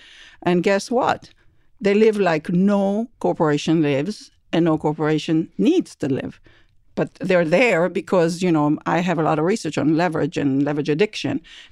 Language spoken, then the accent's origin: English; California, United States; I come from Silicon Valley